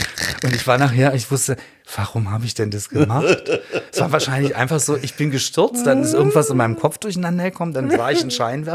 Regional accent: Berlin, Germany; born there; ich bin gebürtiger Berliner und liebe Berlin total

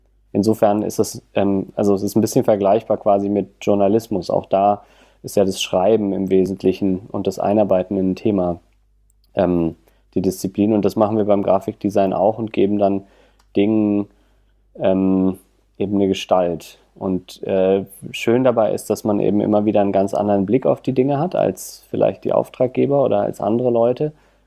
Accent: Tübingen, Baden-Württemberg, Germany; moved away as an adult; also born or lived in Berlin; ich komme aus Tübingen, habe da die Schule besucht und habe danach aber Lust gehabt auf Großstadt und bin dann nach Berlin gegangen

